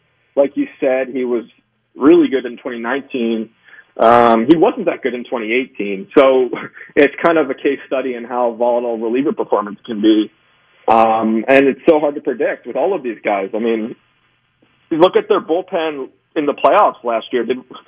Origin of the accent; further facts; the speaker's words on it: Philadelphia, Pennsylvania, United States; I'm from Philly, but Embiid missed too many games.